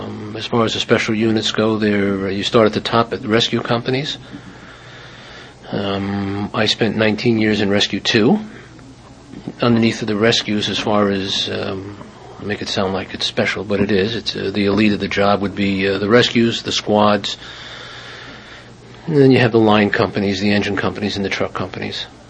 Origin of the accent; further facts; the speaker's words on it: Great Neck, New York, United States; We live in Great Neck. I was born and raised in Great Neck.